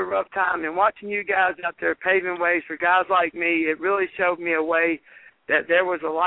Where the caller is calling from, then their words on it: Lexington, Kentucky, United States; I'm calling from Lexington, Kentucky